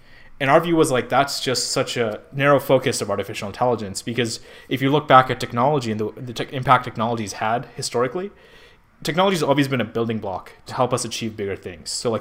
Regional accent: Pakistan; now in California, United States; I'm from Pakistan, actually. And I ended up in California

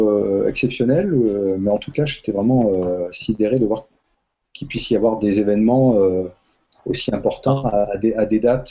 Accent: Toulon, Provence-Alpes-Côte d'Azur, France; Moi je suis donc de Toulon et on a Marseille pas loin.

